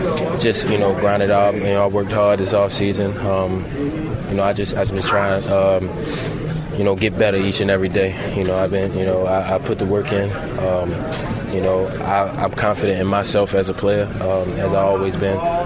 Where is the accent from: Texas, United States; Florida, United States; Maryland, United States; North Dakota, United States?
Maryland, United States; Baltimore; just growing up around Baltimore, being a Ravens fan